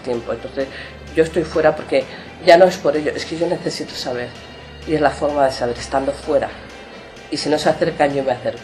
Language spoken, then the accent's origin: Spanish; Madrid, Community of Madrid, Spain; yo trabajaba en un pueblo de Valencia, en un centro geriátrico, y yo soy de Madrid y quería volver a Madrid